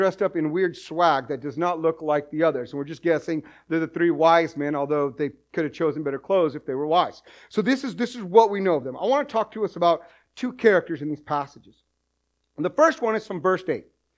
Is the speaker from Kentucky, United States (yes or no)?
no; New Mexico, United States; I grew up in an agricultural world in New Mexico. I grew up in San Juan County, where there's farms and ranchers.